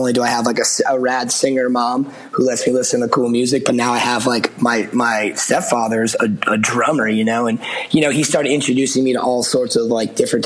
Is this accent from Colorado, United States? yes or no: no; Massachusetts, United States; And, you know, I grew up outside of Boston.